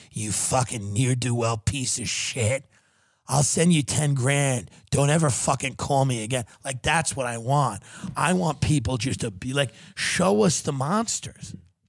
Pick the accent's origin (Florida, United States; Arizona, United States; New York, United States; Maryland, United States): New York, United States; I'm from the Hamptons.